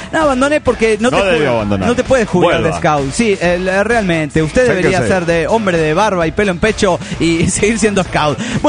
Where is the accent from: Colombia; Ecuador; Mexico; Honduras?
Mexico; Villahermosa, Tabasco; now in Mexico City, Mexico; Bueno, digo de Villahermosa porque ahora en Semana Santa estoy en Villahermosa, mi tierra natal. Aunque últimamente estoy chambeando y todo en el DF, ¿no?